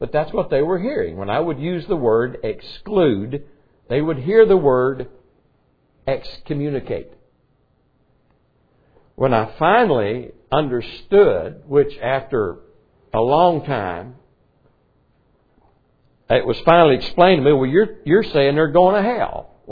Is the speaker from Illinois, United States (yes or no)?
no; Arkansas, United States; when I grew up down in Arkansas, church discipline was kick them out.